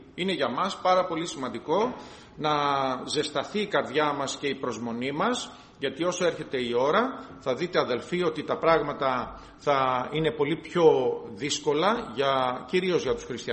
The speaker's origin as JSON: {"language": "Greek", "country": "Greece", "said": "εμείς σαν χριστιανοί και ειδικά σαν Έλληνες έχουμε το προνόμιο να διαβάζουμε αυτό το λόγο στα ελληνικά"}